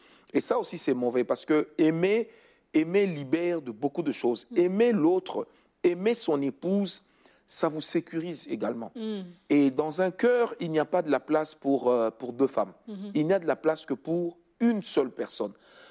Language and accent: French; Kinshasa, DR Congo; comme on dit vulgairement chez nous à Kinshasa, c'est son sien.